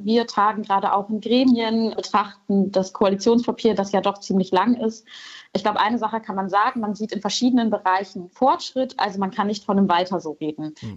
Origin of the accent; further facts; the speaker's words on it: North Rhine-Westphalia, Germany; Ich komme aus dem Ruhrgebiet. Ich weiß, wie das aussieht, wenn so ein Strukturwandel nicht funktioniert.